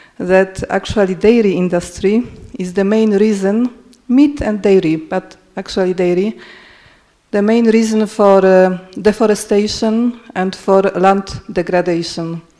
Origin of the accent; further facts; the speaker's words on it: Poland; English is a second language; and I'm from Poland.